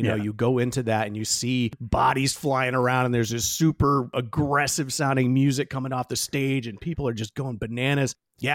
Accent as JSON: {"language": "English", "region": "Connecticut", "country": "United States", "said": "being originally from the great state of Connecticut, I really, really wanted to represent my home state."}